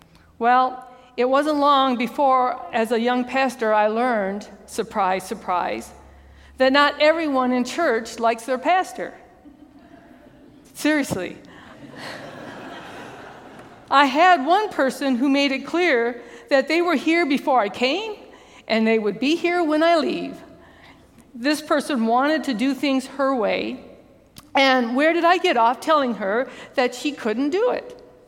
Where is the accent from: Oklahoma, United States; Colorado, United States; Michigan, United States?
Michigan, United States; I try. I'm from Michigan. Bear with me.